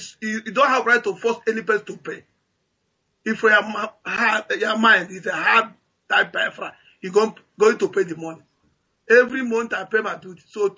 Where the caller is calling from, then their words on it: Ukraine; I'm calling from Ukraine.